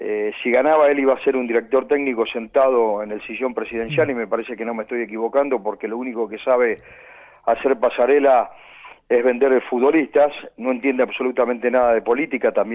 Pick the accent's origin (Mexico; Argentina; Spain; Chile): Argentina; Alberti, Buenos Aires Province; mis orígenes periodísticos estuvieron en la radio de mi pueblo. Yo soy de Alberti, en la provincia de Buenos Aires, en el oeste, sobre la ruta número 5.